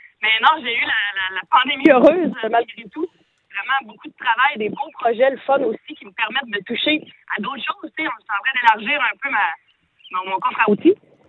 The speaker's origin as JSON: {"language": "French", "town": "Gaspé", "region": "Quebec", "country": "Canada", "said": "Moi, je viens de Gaspé."}